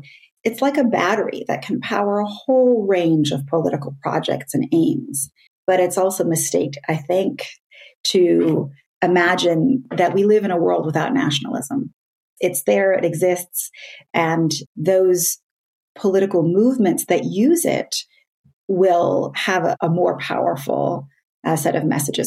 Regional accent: Germany; also born or lived in India; now in United States; I was born in India to an Indian father with a German mother and a German passport.

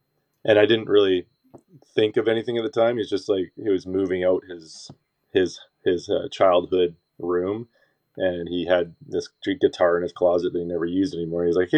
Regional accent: Coquitlam, British Columbia, Canada; born and raised in Coquitlam, BC. which is, again, like in this general area of where I'm at right now.

